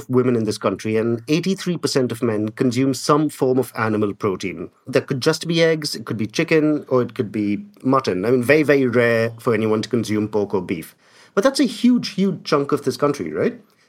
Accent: India

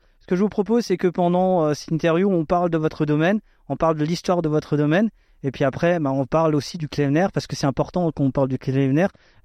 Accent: Grand Est, France; Ben, on est des Alsaciens.

